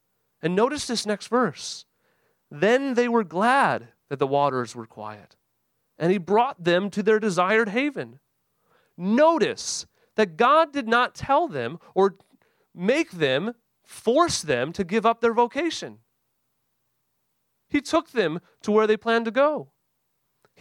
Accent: Great Lakes, United States; I grew up on Lake Michigan. That's a lake, not a sea.

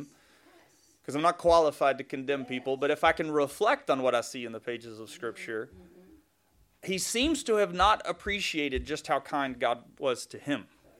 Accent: Tennessee, United States; despite growing up in Tennessee and whatever stereotypes I could traffic in.

